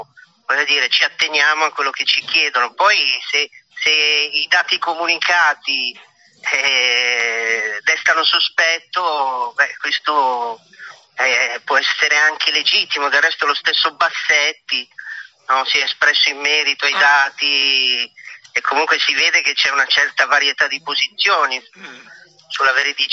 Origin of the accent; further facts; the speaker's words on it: Campania, Italy; Poi i miei genitori erano prima braccianti agricoli e poi operai. Sono originario del Cilento.